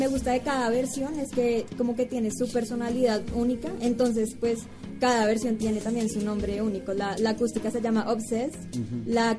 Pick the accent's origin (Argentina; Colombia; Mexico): Colombia; soy la única colombiana y la única mujer presente